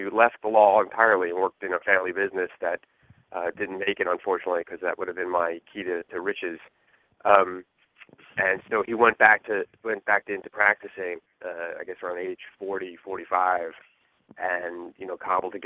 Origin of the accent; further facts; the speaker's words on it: New York, United States; also born or lived in Brooklyn; I was born there, but I was quickly exiled to Long Island as part of, I guess, everyone's American dream. And that's where I grew up, in Long Island in Nassau County